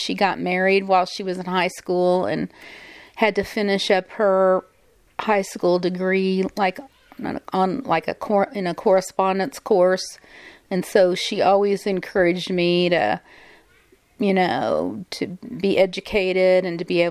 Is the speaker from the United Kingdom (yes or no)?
no; Odessa, Missouri, United States; I grew up in Odessa, Missouri.